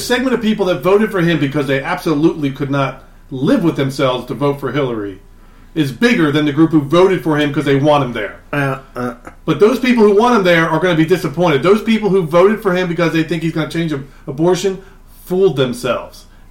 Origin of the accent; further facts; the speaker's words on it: Atlantic City, New Jersey, United States; he's being the Trump I grew up with in Atlantic City.